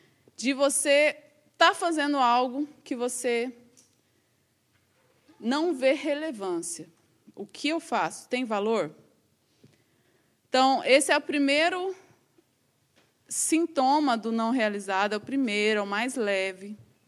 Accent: Goiás, Brazil; moved away; eu tinha amizade com o pessoal que estava lá no meu estado, em Goiás

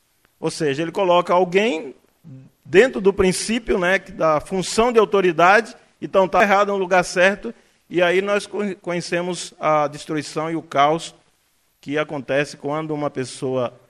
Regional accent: Feira de Santana, Bahia, Brazil; Lá na minha cidade, em Feira de Santana

